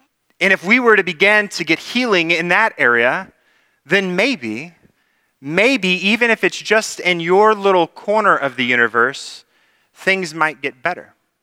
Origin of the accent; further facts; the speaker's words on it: California, United States; this is something that is always been a part of my life as a Californian driving. We all drive aggressively, I think, in California.